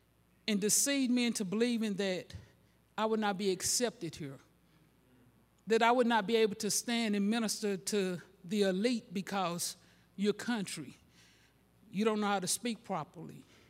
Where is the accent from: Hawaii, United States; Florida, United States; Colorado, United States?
Florida, United States; St. Augustine; I'm just as country can be. I'm from St. Augustine, so then some of my words don't come out like yours.